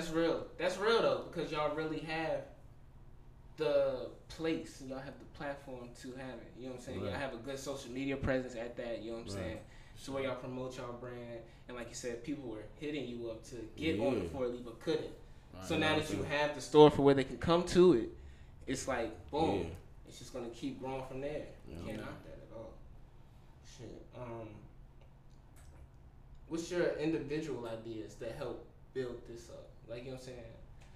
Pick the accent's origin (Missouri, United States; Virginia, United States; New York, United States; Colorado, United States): Virginia, United States; Prince George; we're all from Prince George. You know what I'm saying? We all graduated from Prince George, if I'm not mistaken.